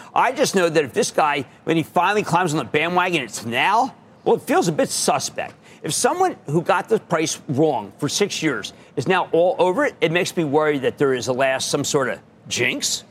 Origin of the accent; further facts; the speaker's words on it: Pennsylvania, United States; Let's go to Keith in my home state of Pennsylvania.